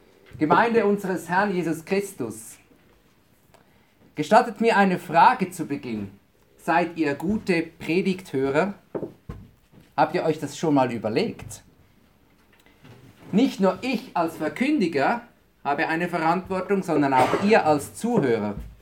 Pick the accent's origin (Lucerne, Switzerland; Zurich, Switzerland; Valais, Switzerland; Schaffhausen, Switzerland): Zurich, Switzerland; nämlich in meine Heimatstadt Zürich in der Schweiz.